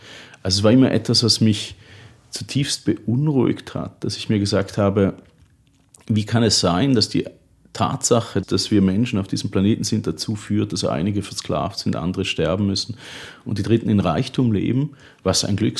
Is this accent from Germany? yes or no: no; Switzerland; beispielsweise die Schweiz, ich bin Schweizer, ein Land ohne Bodenschätze